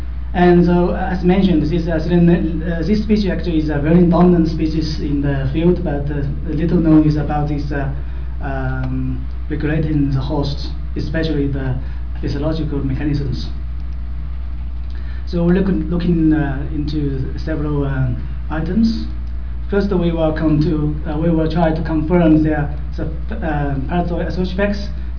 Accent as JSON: {"language": "English", "region": "Zhejiang", "country": "China", "second_language": "English", "said": "from Zhejiang University, China."}